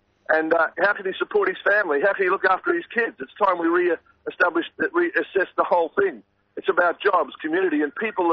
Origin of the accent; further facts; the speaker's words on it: Australia; We're standing, as I said to you, because we're Australian.